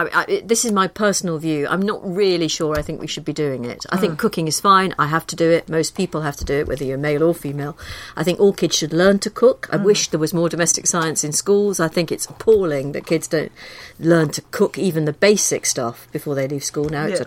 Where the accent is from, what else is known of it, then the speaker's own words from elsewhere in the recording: Liverpool, North West England, United Kingdom; I grew up in Liverpool, and the idea that somebody from my background could end up working for